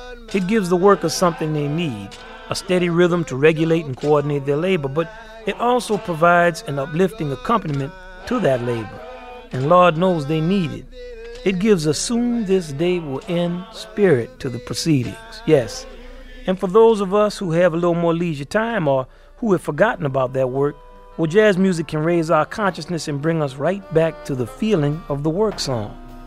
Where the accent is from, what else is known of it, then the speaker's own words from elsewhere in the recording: New Orleans, Louisiana, United States; That's the … just finishing up some po' boy sandwiches from my hometown, New Orleans, Louisiana.